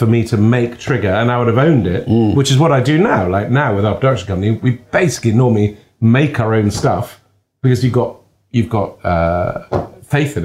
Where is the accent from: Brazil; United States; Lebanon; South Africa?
Lebanon; growing up in Lebanon, foreign correspondents were kind of cool